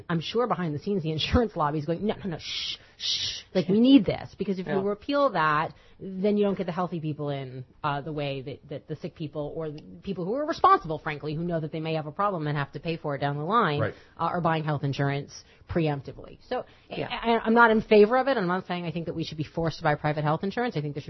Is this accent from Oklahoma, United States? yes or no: no; Miami, Florida, United States; I'm from Miami. I know how to rock a bikini.